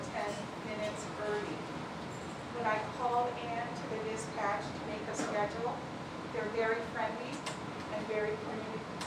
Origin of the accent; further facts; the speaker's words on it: Guam; and also I am from Guam, and I just see the improvement with the administration.